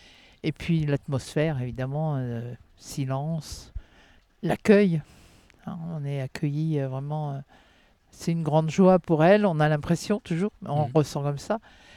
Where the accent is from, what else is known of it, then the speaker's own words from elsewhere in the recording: Le Mans, Pays de la Loire, France; also born or lived in Angers; Alors, on est de la Sarthe, le Mans. Moi, je suis née à Angers, à côté, et mon mari au Mans.